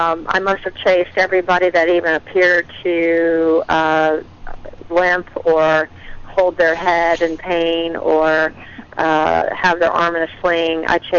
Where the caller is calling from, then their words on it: Virginia, United States; I'm calling from Virginia.